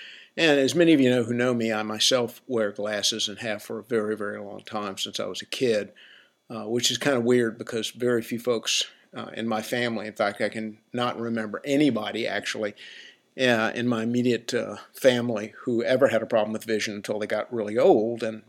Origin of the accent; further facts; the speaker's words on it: Southern United States, United States; I'm from the South. And, you know, obviously I live here.